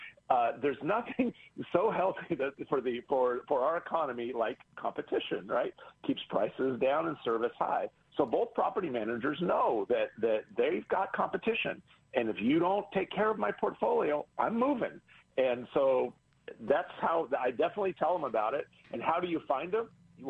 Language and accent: English; Kansas City, United States; like I'm from Kansas City. So let's just talk about that.